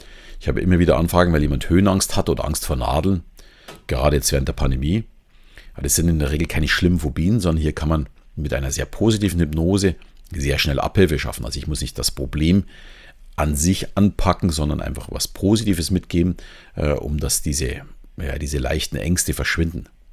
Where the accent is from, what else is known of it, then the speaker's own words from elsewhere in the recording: Southern Germany, Germany; accent: southern German; mein süddeutscher Akzent vielleicht.